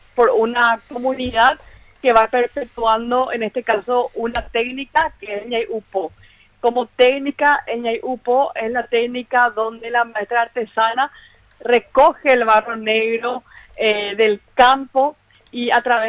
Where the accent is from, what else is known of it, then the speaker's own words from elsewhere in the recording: Paraguay; se merecen todo nuestro reconocimiento como pueblo paraguayo